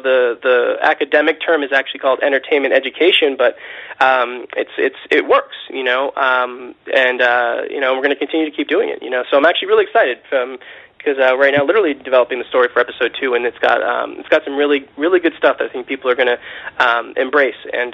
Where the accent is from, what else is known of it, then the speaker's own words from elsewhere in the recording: Boston, Massachusetts, United States; now in California, United States; I live in California now, but I come from Massachusetts, specifically from Boston.